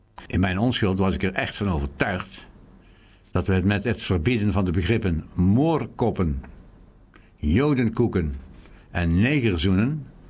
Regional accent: Breda, North Brabant, Netherlands; born there; Arbeidsmigranten als we zijn, trokken wij in het verleden stevast naar onze geboortestad. In carnavalstijd bekend als Kielegat.

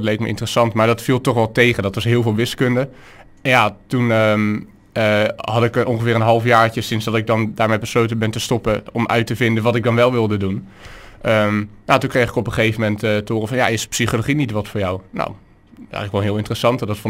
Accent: Krimpen aan den IJssel, South Holland, Netherlands; also born or lived in Rotterdam; ik ben geboren in het havenziekenhuis in Rotterdam. Maar ik ben wel, mijn ouders woonden toen al in Krimpen. Dus ik ben wel gewoon opgegroeid in Krimpen hier zo.

